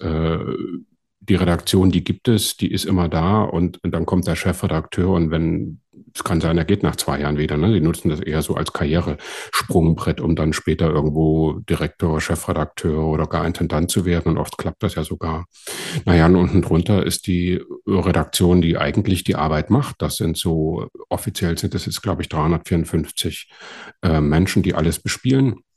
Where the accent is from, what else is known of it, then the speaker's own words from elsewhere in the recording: East Germany, Germany; now in Hamburg, Germany; zum anderen bin ich halt Ostdeutscher und das ist eben auch eine absolute Minderheit in Hamburg.